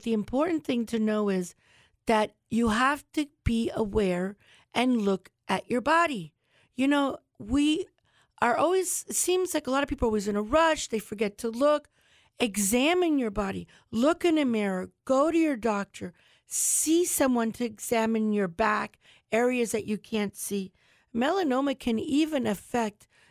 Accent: Charlotte County, Florida, United States; As you know, my family came from Cuba in 1947. So I grew up here in Charlotte County. My family's been here since 1960.

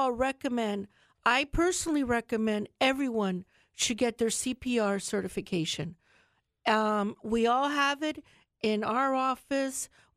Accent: Charlotte County, Florida, United States; I grew up here in Charlotte County.

